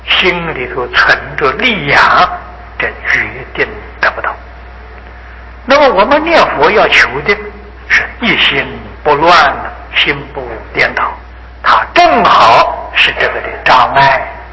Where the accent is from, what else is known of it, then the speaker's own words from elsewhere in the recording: China; 阎摩罗就是我们中国人常讲的阎罗王啊